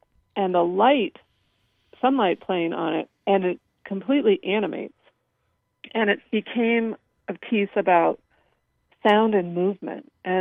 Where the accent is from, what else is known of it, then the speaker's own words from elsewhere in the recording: California, United States; I grew up in Northern California, and my mountain landscape at the time was Mount Tamalpais in Marin County in near the Bay Area.